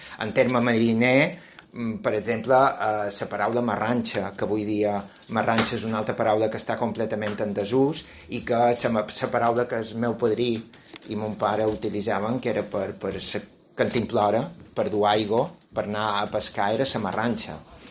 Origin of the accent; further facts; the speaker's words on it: Andratx, Balearic Islands, Spain; Jo, com que som d'Esport d'Andrai, som de la mà